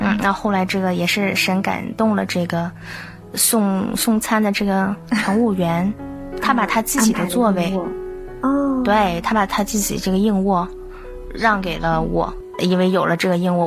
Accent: Liaoning, China; 就带着我去沈阳医大，我是辽宁的嘛，去沈阳医大去。

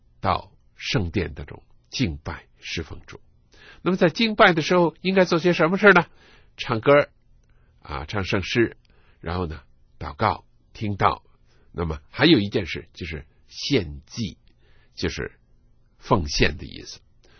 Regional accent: China; 我们中国人是一个非常勤劳的民族

